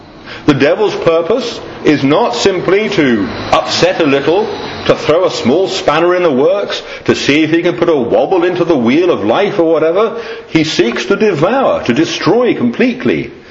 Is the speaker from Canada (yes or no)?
no; England, United Kingdom; We are English, and we have, hopefully, the stiff upper lip